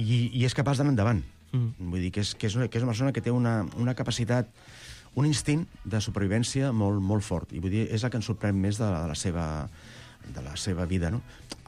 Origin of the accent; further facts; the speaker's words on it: Barcelona, Catalonia, Spain; Jo soc d'un barri que no està francs, tu ets de Gràcia, i soc d'Hostafrancs, i jo de petit, vamos, o sigui, els veïns de la porta de costat de casa eren gitanos